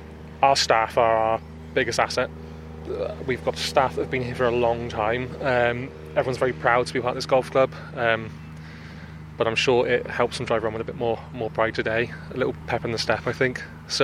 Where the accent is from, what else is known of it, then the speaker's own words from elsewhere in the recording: England, United Kingdom; as an Englishman, I'm probably not best placed to comment on what's good for the whole of Ireland